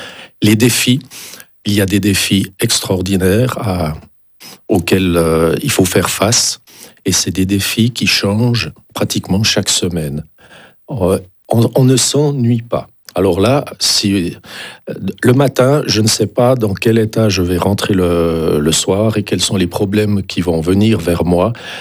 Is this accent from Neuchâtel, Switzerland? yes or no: yes; Le Locle, Neuchâtel, Switzerland; born there; Et je suis né au Locle, j'habite au Locle, je travaille au Locle, et le Locle est une petite ville.